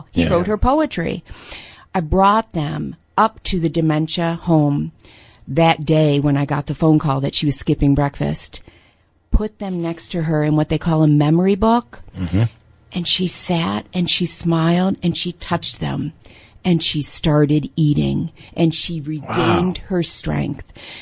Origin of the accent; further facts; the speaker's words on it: Fairport, New York, United States; also born or lived in Utica; now in Old Forge, United States; Fairport, outside of Rochester.